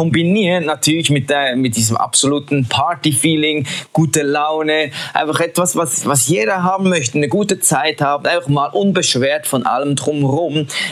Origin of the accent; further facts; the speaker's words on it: Switzerland; Und auch ich als Schweizer muss natürlich hier auch noch ein Beispiel anbringen.